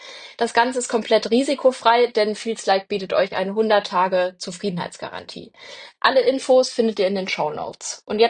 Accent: Frankfurt, Hesse, Germany; Also ich komme aus Frankfurt

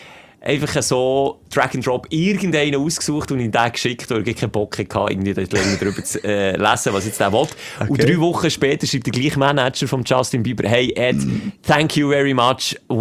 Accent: Greece; German is a second language; ich bin ein Grieche aus Griechenland.

